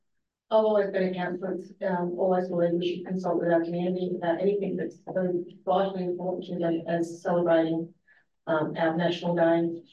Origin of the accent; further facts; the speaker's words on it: Australia; I'm sorry that I'm Australian. I am sorry that I was not part of the First Nations people that came to this country. And I'm sorry that my family were migrants.